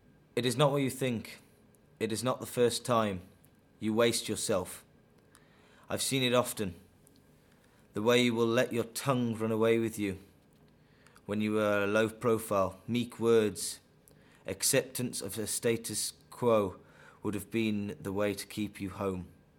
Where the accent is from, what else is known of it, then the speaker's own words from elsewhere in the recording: West Midlands, United Kingdom; accent: West Midlands; I'm from the West Midlands, so I'm sort of caught between a Birmingham and a more Wolverhampton sort of sounding on my accent.